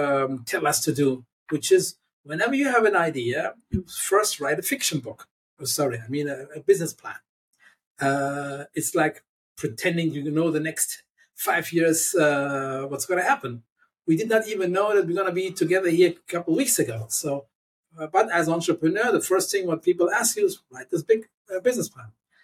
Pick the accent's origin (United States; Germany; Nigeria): Germany; I used to work for the German government, where I grew up in Germany